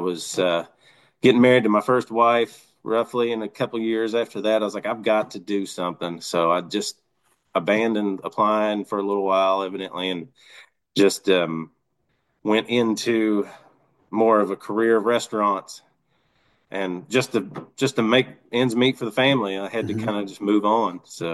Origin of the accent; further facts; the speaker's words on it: Ashland, Kentucky, United States; now in Georgetown, United States; I was born in northeastern Kentucky near Huntington, West Virginia. It's Ashland, Kentucky.